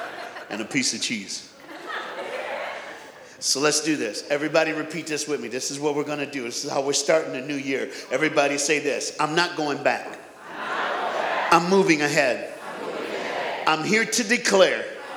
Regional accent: the South, United States; I'm black. I'm from the South, and I'm a preacher. You got a Southern black preacher, all right?

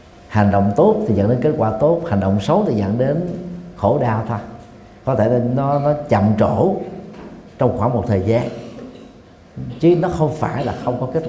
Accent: Saigon, Ho Chi Minh City, Vietnam; Còn tôi đó, sinh ra lớn lên ở Sài Gòn, có khi nào mà trải nghiệm cái lạnh đó bao giờ đâu

